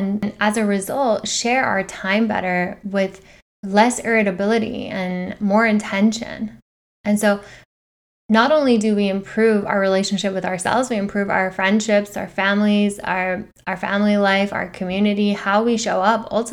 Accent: Iran; moved away; Being born and raised in Iran for a part of my life, I think in the eastern part of the world more specifically

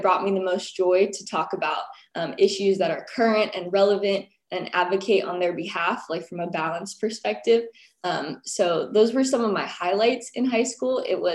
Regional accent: Galt, California, United States; I am from Galt, California, and I'm serving as the California FFA State Secretary this year.

